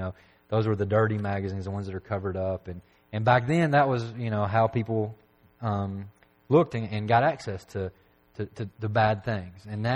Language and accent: English; McMinnville, United States; When I was growing up in McMinnville, there was a mall in McMinnville